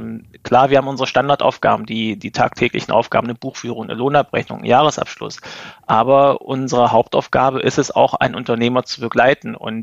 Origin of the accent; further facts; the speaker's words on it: Magdeburg, Saxony-Anhalt, Germany; habe Betriebswirtschaft in meiner Heimatstadt in Magdeburg studiert